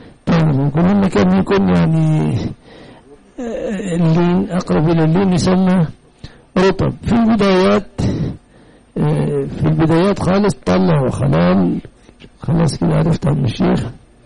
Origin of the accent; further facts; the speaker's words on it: Egypt; التمر هو الناشف اللي مكسر الاسنان عندنا في مصر ده